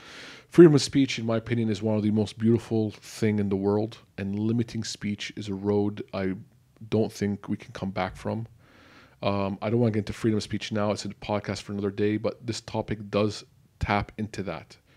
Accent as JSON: {"language": "English", "country": "Lebanon", "tie": "born or raised there", "said": "I'm Lebanese. I grew up in Lebanon. But I'm darker than the average Lebanese person."}